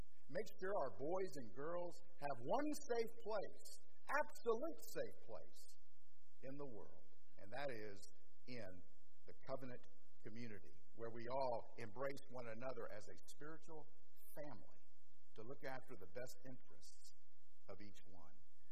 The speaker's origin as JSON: {"language": "English", "town": "Orlando", "region": "Florida", "country": "United States", "tie": "born or raised there", "said": "growing up in Orlando, I used to travel back and forth to the beach"}